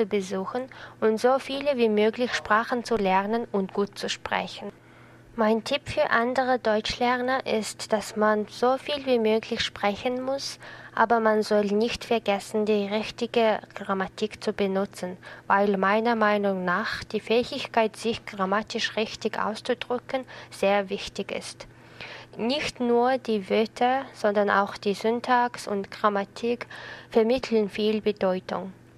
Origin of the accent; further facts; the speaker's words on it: Ulaanbaatar, Mongolia; German is a second language; ich komme aus der Mongolei. Ich bin 1995 geboren und in Ulaanbaatar, der Hauptstadt der Mongolei, gewachsen.